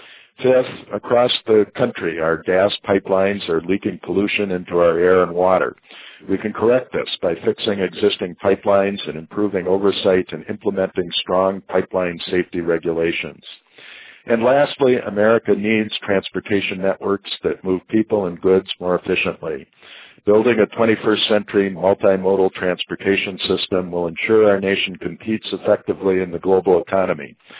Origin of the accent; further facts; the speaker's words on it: Minnesota, United States; Here in Minnesota, my home state, famous for its cold weather, we've had 5 rainstorms since January 1st.